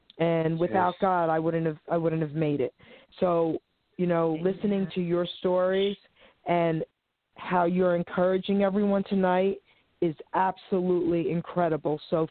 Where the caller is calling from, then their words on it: New Jersey, United States; I'm calling from New Jersey, sweetie.